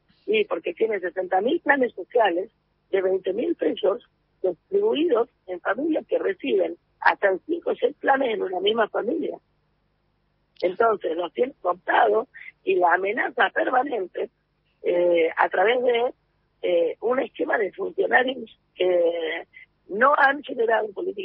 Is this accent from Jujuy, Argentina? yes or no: yes; Jujuy, Argentina; desde La Quiaca les mando, yo soy de Jujuy